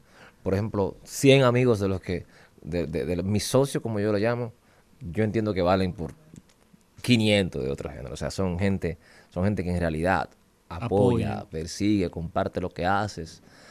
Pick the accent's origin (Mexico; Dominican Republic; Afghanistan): Dominican Republic; desearle a mi pueblo dominicano feliz Navidad, que sigamos celebrando en paz